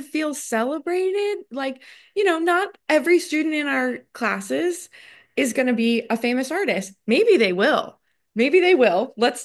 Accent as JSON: {"language": "English", "town": "Crofton", "region": "Maryland", "country": "United States", "tie": "born or raised there", "said": "Crofton. I'm from Crofton, Anne Arundel"}